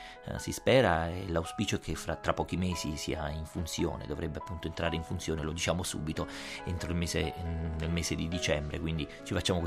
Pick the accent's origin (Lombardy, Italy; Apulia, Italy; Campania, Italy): Campania, Italy; Naples; Io, da napoletano, ho studiato al Teatro Stabile di Napoli, all'Accademia d'Arte Drammatica, gratuitamente, per 3 anni.